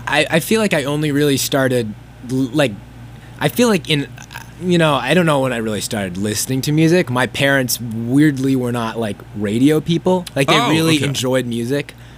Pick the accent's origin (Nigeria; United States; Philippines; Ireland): United States; Massachusetts; I think I'm from around here. I'm from Massachusetts